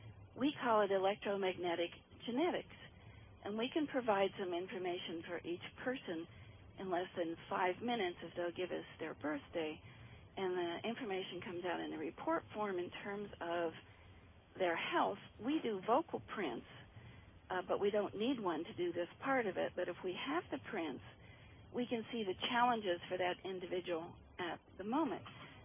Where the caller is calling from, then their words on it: Ohio, United States; I'm calling from Ohio.